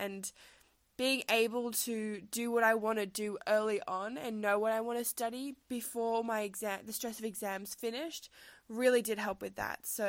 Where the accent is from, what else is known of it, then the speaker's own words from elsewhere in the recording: Sydney, New South Wales, Australia; So I grew up in Sydney, in the city